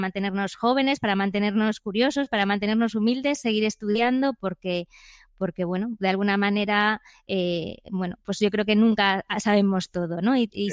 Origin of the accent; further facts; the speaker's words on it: A Coruña, Galicia, Spain; yo, por ejemplo, soy de Coruña, que es una ciudad muy vibrante, ¿no? Y muy atractiva